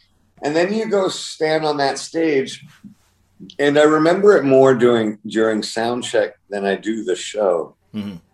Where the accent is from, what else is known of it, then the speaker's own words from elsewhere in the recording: Canada; as a Canadian